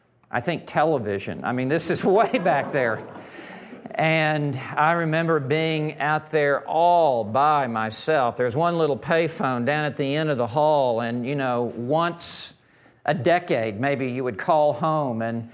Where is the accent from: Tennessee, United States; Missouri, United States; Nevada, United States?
Tennessee, United States; Memphis; When I went off to college a million years ago, I grew up in Memphis, Tennessee.